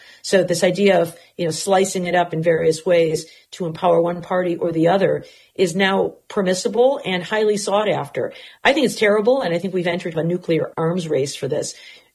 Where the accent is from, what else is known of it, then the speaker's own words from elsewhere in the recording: Michigan, United States; One solution to that is something we've done in my home state of Michigan.